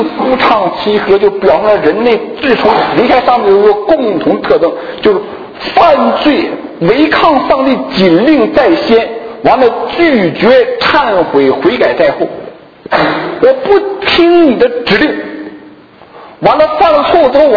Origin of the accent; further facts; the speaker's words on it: China; 不好意思，我们中国人都比较谦虚，我知道